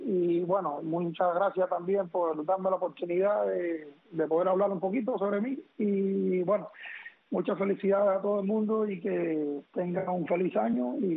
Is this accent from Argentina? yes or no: no; Cuba; Como cubano al fin y latino